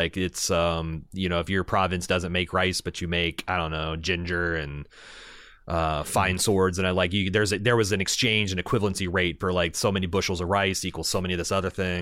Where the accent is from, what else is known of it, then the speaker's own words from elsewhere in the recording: Midwest, United States; that is like very obvious to me as a Midwesterner that we're not in this part.